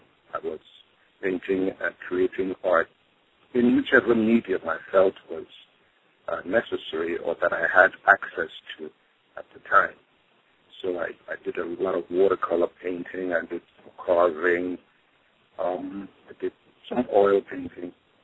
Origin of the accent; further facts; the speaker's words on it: Nigeria; now in Philadelphia, United States; I am a fine artist currently living in Philadelphia. I was born in Nigeria. I relocated to America, to Philadelphia, here in the United States, in the early 80s.